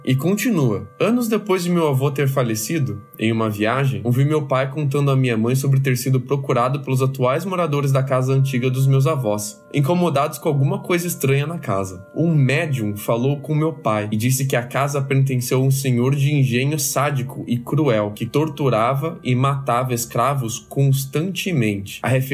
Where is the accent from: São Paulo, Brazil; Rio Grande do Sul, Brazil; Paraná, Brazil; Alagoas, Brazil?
Alagoas, Brazil; Maceió; moved away; O tempo passou, nos mudamos de lá, a casa foi vendida e eu e meus pais saímos de Maceió, mas ainda visitamos meus parentes lá regularmente.